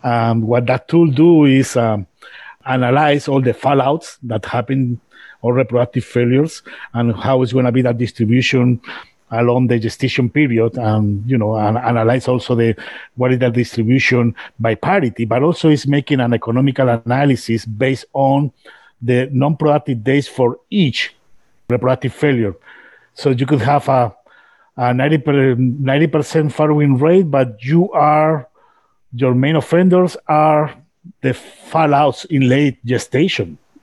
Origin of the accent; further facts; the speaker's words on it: Spain; English is a second language; now in North America